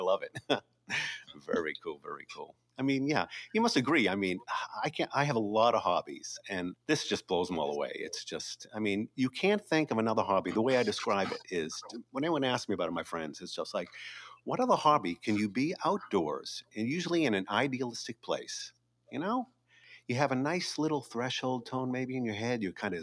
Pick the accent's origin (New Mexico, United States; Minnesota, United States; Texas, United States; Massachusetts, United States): Massachusetts, United States; Burlington; I grew up in Massachusetts in a town called Burlington. And Burlington was right next to Lexington and Concord and Bedford.